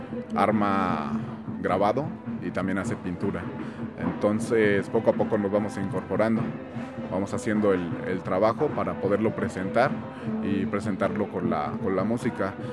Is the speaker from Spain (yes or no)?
no; Puebla, Mexico; venimos de la ciudad de Puebla.